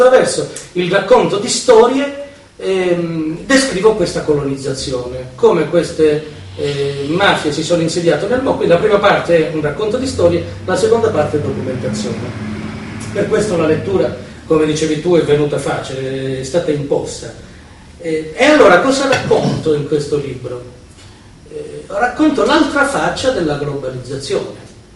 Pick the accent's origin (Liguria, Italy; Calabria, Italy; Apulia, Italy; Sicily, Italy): Calabria, Italy; Tiriolo; io ero in un paesino, nel mio paesino della Calabria, che è Tiriolo